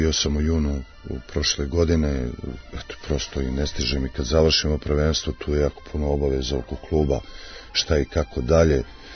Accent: Pljevlja, Montenegro; now in Serbia; Pljevalja kao moj rodni grad, uvek otac i majka su dole, familija

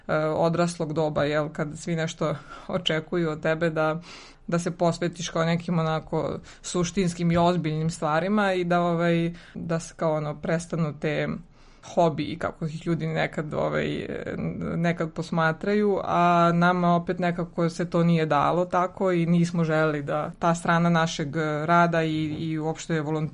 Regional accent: Serbia

